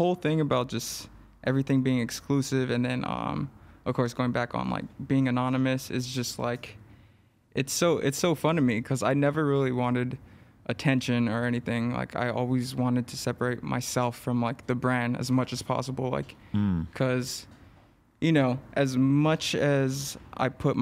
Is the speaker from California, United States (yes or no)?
yes; Los Angeles, California, United States; No. So I grew up in East LA.